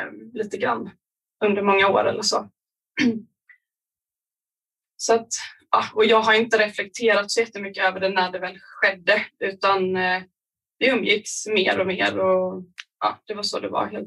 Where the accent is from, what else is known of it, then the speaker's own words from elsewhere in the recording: Nässjö, Jönköping County, Sweden; vi har bott i Jönköping i många år, jag och min sambo. Och vi köpte ett hus i Nässjö, där jag är uppvuxen. Och det ligger ungefär 30 minuter från Jönköping.